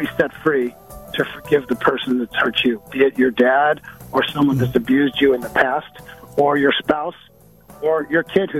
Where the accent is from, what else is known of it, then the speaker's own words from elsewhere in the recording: United States; We've always been Christian. I'm American. I'm Christian.